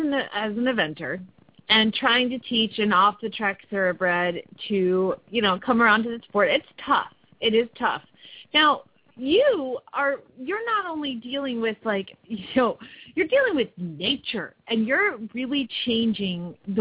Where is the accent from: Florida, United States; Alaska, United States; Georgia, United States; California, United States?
Georgia, United States; Atlanta; now in Phoenix, United States; I love Jasper, Georgia. I'm from Atlanta, too, so that's why I know.